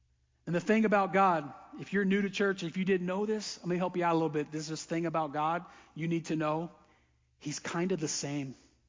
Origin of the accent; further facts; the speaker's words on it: Florida, United States; I grew up in Florida, most of you know that, my whole life.